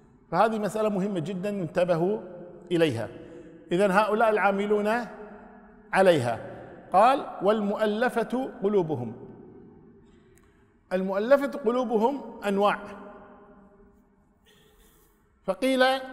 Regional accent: Kuwait; كمثال عندنا في الكويت

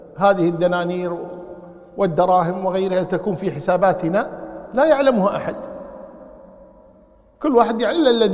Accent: Kuwait; يعني الآن مثلا الآن عندنا في الكويت مثلا وقت النخيل يكون في الشهر السادس

